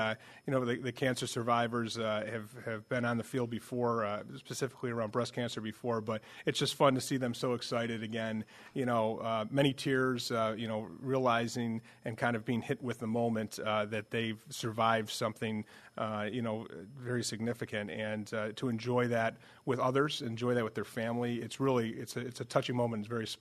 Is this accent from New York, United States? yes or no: yes; New York, United States; I'm from Western New York, so obviously, you know, get a lot of phone calls from friends and family and neighbors in the community.